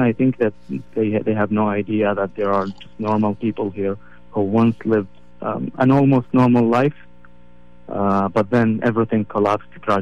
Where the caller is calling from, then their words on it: Baghdad, Baghdad Governorate, Iraq; I'm calling from Baghdad.